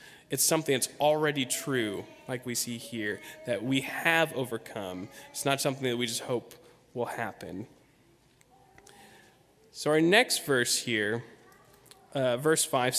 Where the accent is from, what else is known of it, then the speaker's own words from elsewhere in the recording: Wasilla, Alaska, United States; I would think, I'm from Wasilla, Alaska.